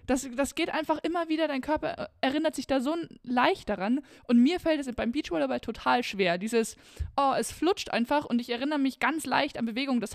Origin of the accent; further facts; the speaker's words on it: Bavaria, Germany; Ich komme aus Bayern.